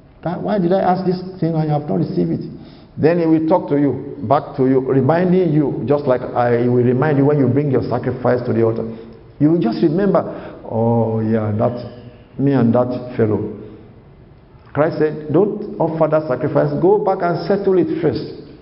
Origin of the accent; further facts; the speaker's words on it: Nigeria; I was in Africa many years. I came from Nigeria